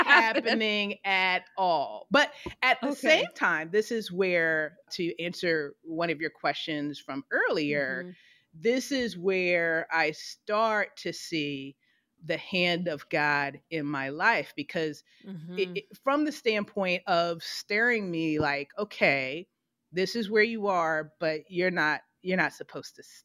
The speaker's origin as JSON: {"language": "English", "town": "Richmond", "region": "Virginia", "country": "United States", "tie": "born or raised there", "said": "I come back to my hometown, Richmond, Virginia."}